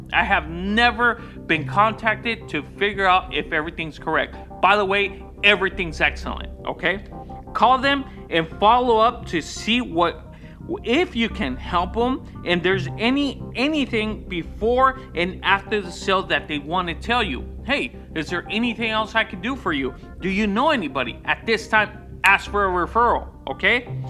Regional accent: Arizona, United States; It was a little bit cold in San Diego, and as you guys know, I'm from Arizona.

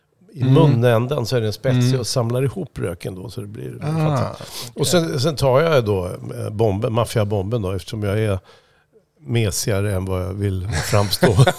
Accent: Linköping, Östergötland, Sweden; vi växte upp ihop i Linköping

